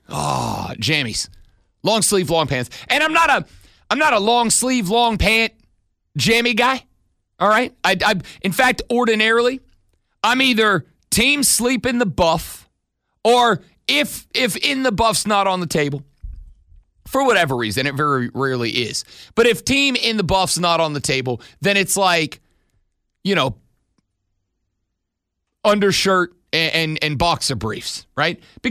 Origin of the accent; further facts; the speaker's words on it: New Orleans, Louisiana, United States; My goal is to retire to New Orleans, Louisiana. As my hometown, it is the best city on the face of planet Earth.